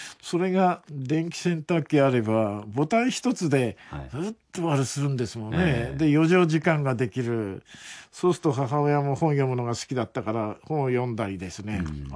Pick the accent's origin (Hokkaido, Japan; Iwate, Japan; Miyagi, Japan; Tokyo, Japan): Hokkaido, Japan; Sapporo; 私は北海道の札幌出身で札幌の生活したんですが、例えば子供の頃